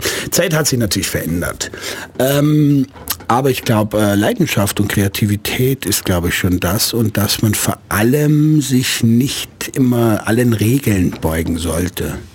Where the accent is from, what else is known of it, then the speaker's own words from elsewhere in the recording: Laupheim, Baden-Württemberg, Germany; Ich bin jetzt auch in Laubheim groß geworden